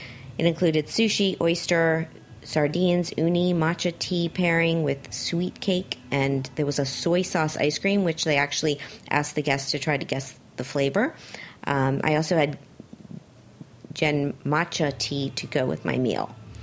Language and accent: English; Miami, Florida, United States; Well, because I was in Miami, because it's my hometown.